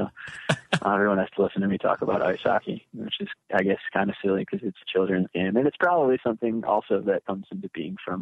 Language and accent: English; Michigan, United States; oh, I'm from Michigan, you know, and people from Michigan are intensely proud of where they're from for one reason or another.